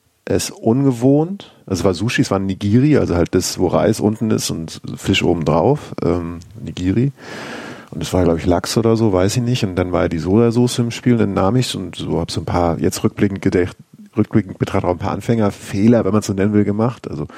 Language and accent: German; Northern Germany, Germany; Ich komme ja aus Norddeutschland